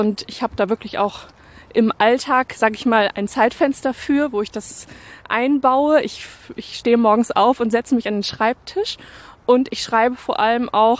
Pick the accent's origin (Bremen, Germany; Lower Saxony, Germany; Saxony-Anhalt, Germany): Bremen, Germany; Ich komme ja ursprünglich auch aus Bremen